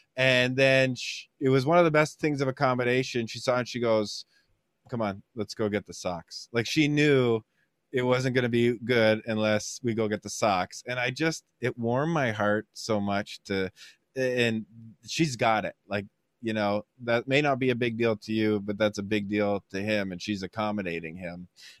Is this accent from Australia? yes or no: no; Canada; And as a Canadian